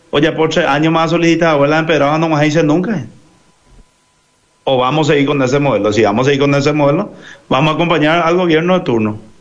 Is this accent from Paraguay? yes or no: yes; Paraguay; Si finalmente todos somos paraguayos